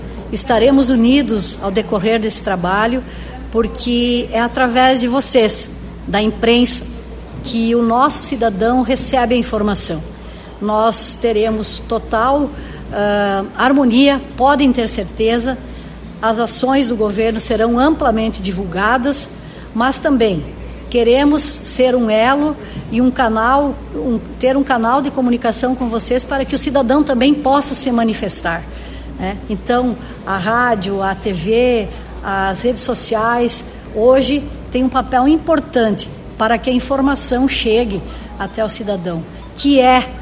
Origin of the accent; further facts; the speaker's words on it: Palmitos, Santa Catarina, Brazil; Eu e o Itamar, nós somos nascidos em Palmitos, fizemos a nossa vida aqui, constituímos família